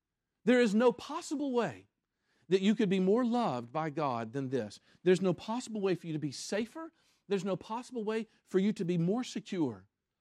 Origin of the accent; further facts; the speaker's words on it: Memphis, Tennessee, United States; I grew up in Memphis, and I think that's what happened.